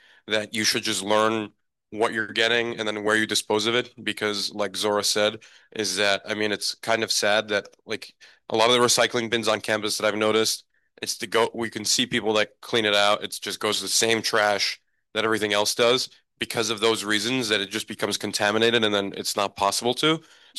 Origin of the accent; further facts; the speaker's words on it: New York City, New York, United States; I'm from New York City. It's way better there.